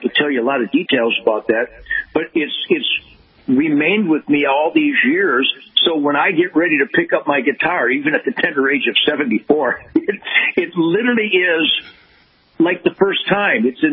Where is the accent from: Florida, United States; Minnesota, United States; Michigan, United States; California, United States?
Michigan, United States; Detroit; born there; Born in Detroit in 1948 when it was known as the Arsenal of Democracy